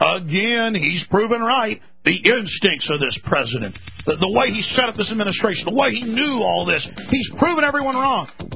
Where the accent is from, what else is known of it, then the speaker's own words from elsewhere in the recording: Texas, United States; So, hey, I'm a Texan.